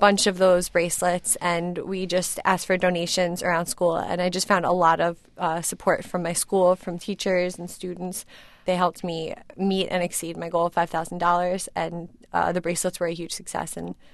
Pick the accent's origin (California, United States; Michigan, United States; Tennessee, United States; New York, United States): New York, United States; New York City; I grew up in Queens, New York, which is a very diverse area.